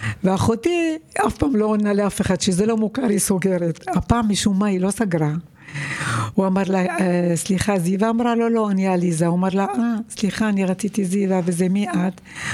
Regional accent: Kiryat Haim, Haifa District, Israel; אנחנו הגענו לקריית חיים. ואז אני גדלתי בקריית חיים.

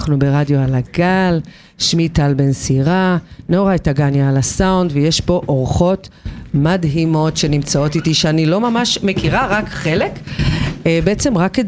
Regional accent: Kfar Vitkin, Central District, Israel; אני מכפר ויטקין, זה ממש מעבר לכביש, איפה שהחנות הסודית של בילבונג.

